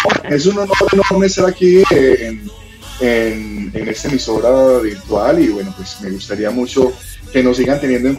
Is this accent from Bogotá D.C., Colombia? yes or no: no; Ituango, Antioquia, Colombia; Yo soy de un pueblo, soy de Ituango, Antioquia, y allí pues obviamente la música popular es el género del pueblo.